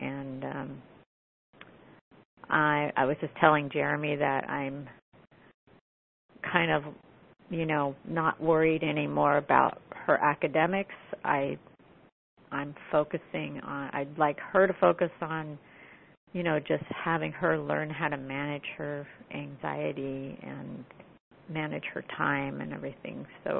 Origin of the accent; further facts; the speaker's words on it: California, United States; I'm from California and the Bay Area.